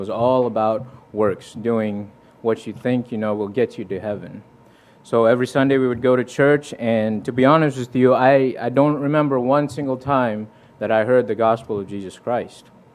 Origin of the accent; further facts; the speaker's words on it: Fiji; I was born and raised in Fiji. It's down in the South Pacific. And growing up there, it is a very religious culture